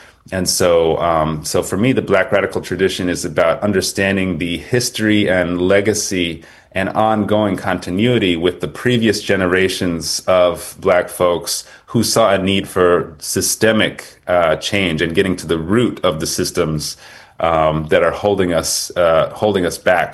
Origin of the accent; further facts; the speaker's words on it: Manchester, Connecticut, United States; born there; So I was born in Manchester, Connecticut, to a white American mother and a black Kenyan father. And my parents split when I was very young. And I grew up with my mother, who was a teacher by profession.